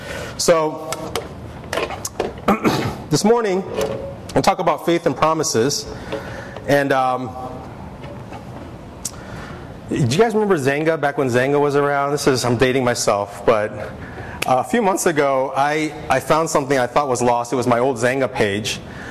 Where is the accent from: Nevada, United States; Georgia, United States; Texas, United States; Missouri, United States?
Missouri, United States; St. Louis; I'm from St. Louis, so I'm a diehard Cardinals fan.